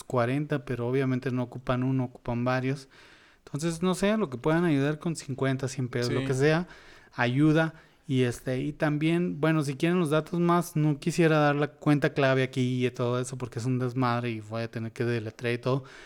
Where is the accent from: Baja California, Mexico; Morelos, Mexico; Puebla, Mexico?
Baja California, Mexico; Tijuana; also born or lived in Mexico City; de mi tierra, de Tijuanita, aunque digan que soy chilango. Sí, soy chilango, pero viví toda mi vida en Tijuana